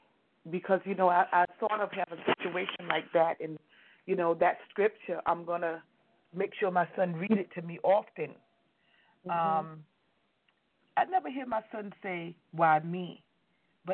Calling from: Brooklyn, New York, United States; I'm calling from Brooklyn, New York.

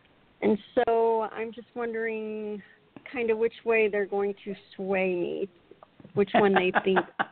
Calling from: Oklahoma, United States; Oklahoma.

